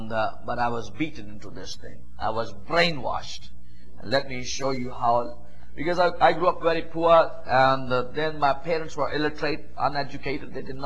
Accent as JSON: {"language": "English", "country": "Pakistan", "tie": "born or raised there", "said": "I was born right in the middle of that country, grew up there, and as I was growing up in Pakistan, I was sent in a government school, a public school, where I was forced to read the Quran."}